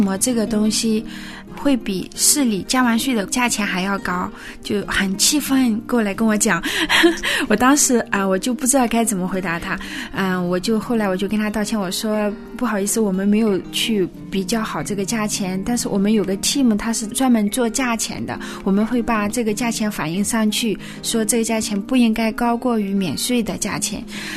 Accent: China

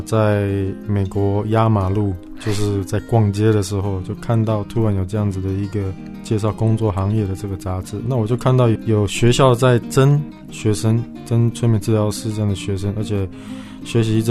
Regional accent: Taiwan; 知道我从台湾来的之后

